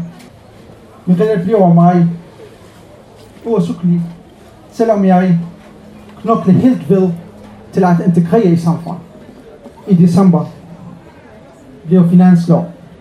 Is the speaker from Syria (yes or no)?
yes; Syria; Danish is a second language; now in Denmark; Og min flugt tog næsten helt år fra Syrien til Danmark. Det var en lang tur.